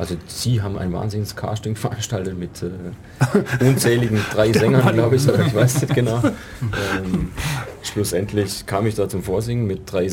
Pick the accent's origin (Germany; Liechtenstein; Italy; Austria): Germany; Baden-Württemberg; Das Leergut muss ja wieder mit zurück als Schwabe.